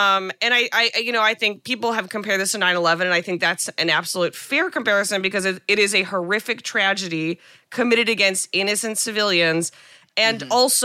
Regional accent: United States; I think it's just like, as an American, like it is yeah. our responsibility to know

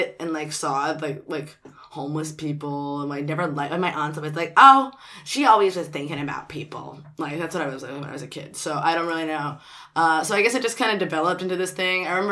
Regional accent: New York City, New York, United States; I was raised somewhat middle class in New York City.

